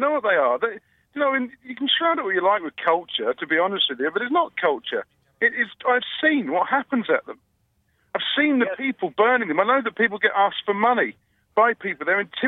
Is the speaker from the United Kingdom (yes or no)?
yes; England, United Kingdom; moved away; I'm from England